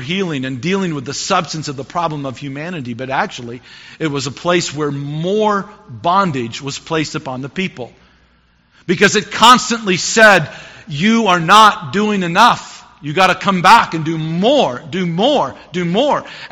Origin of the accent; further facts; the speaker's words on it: the South, United States; In our society I grew up in the South, one of the lines that was commonly said is, once saved, always saved.